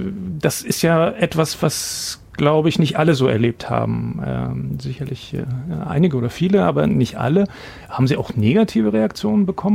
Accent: East Germany, Germany; wir sind beide in der DDR aufgewachsen.

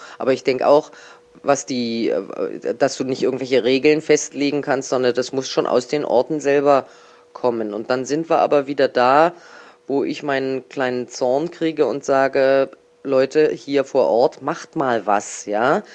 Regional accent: Berlin, Germany; hätte ich mich als Jugendliche in Neuwestend in die U-Bahn setzen können

